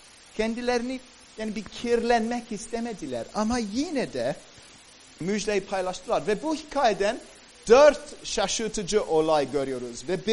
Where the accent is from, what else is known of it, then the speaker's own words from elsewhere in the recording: Cyprus; Kıbrıs yani benim memleketim ve Antakya'ya kadar gittiler.